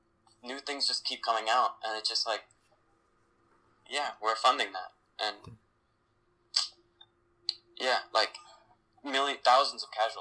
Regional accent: United States; I mean, I'm an American and that's my country.

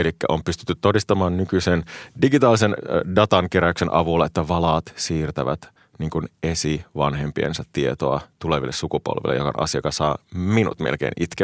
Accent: North Ostrobothnia, Finland; mä oon Pohjois-Pohjanmaalta.

